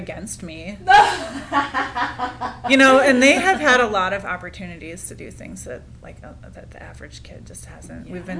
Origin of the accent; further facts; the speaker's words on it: Michigan, United States; And I grew up in Michigan, so it was very similar in that we had this huge body of water, you know, 40 minutes from my house.